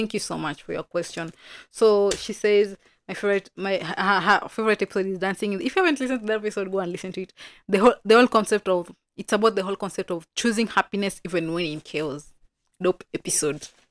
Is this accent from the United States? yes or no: no; Kenya; And I was like, so these people know about me, and I'm from Kenya, and it's like the nominated people across Africa.